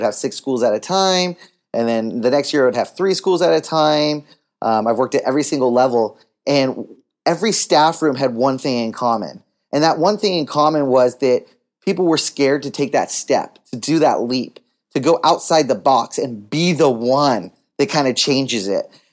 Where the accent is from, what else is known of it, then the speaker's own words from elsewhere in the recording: San Diego, California, United States; So, kind of going way back, I grew up in San Diego. I'm the second oldest of eight kids.